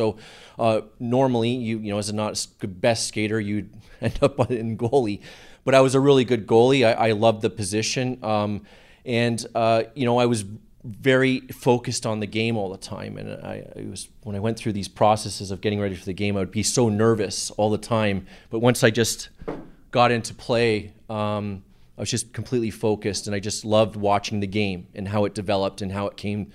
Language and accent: English; Hamilton, Ontario, Canada; I grew up middle class in Hamilton, Ontario.